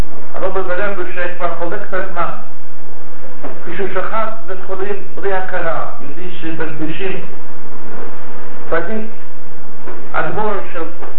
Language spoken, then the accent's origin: Hebrew; United States; באמריקה כשאנחנו גדלנו בישיבות